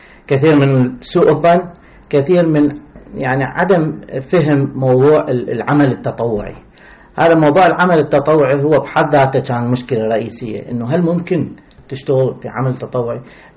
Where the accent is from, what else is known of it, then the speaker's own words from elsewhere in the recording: Iraq; now in United States; إحنا كعراقيين موجودين هنا